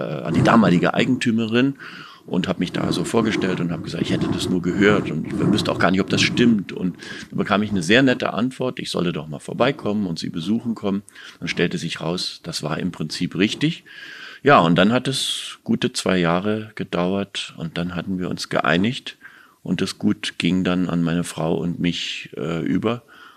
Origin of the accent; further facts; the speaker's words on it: Berlin, Germany; ich so als Berliner Ferienkind war dann öfter auf diesem Weingut